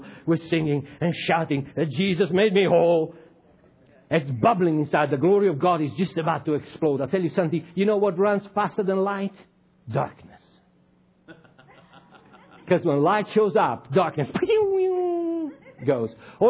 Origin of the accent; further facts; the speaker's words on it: South Africa; And so I feel as a South African, and I feel that my land, like the rest of the world for that matter